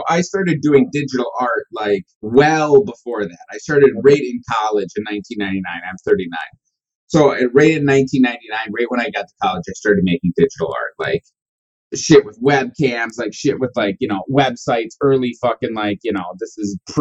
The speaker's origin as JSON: {"language": "English", "region": "Wisconsin", "country": "United States", "lives_now": "Charleston, United States", "said": "Well, I am in Charleston, South Carolina. I'm originally from Wisconsin, a small town in Wisconsin. And we've been here about 3 years."}